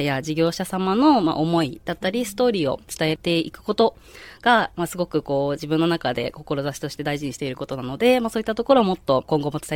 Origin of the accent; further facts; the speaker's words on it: Kanagawa, Japan; やっぱり神奈川って地元のことが大好きな方っていうのが非常に多いなと感じておりまして、まあ私自身も含めてなんですけれども、